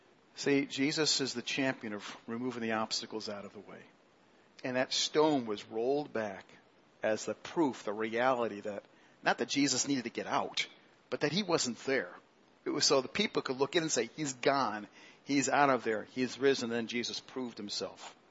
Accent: England, United Kingdom; I grew up in a family where the mom and dad that believed in God, Anglican background as English people

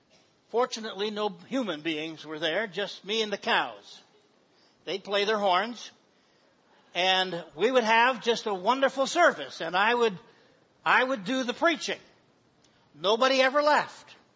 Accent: Smyrna, New York, United States; I was born and raised in Smyrna, New York, West Smyrna Baptist Church.

